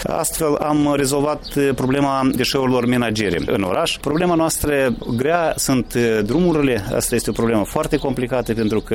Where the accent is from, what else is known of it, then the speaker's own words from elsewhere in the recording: Moldova; Și noi toți suntem moldoveni, nu ca naționalitate, dar ca cetățeni.